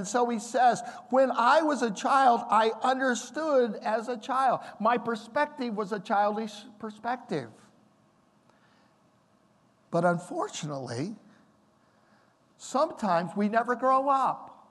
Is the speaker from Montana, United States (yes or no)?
no; Chillicothe, Illinois, United States; When I was a little boy, I grew up in Chillicothe, Illinois, small town north of Peoria in Illinois.